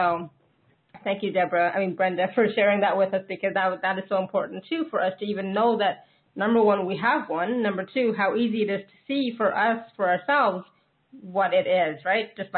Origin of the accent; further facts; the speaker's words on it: Canada; I'm soon leaving Canada, right? So, but I'm always going to be Canadian.